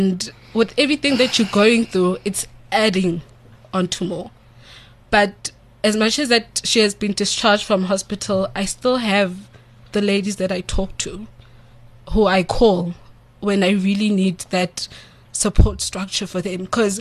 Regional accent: Orange Farm, Gauteng, South Africa; Because I'm from Orange Farm.

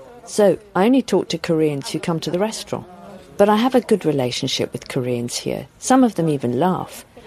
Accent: Kremenchuk, Poltava Oblast, Ukraine; now in South Korea; I'm 38 years old. I came from Ukraine, from the city of Kremenchuk.

